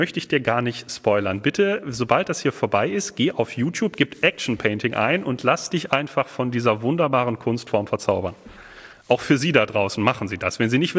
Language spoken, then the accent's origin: German; Bielefeld, North Rhine-Westphalia, Germany; Ja, ich komme nämlich auch aus Bielefeld tatsächlich.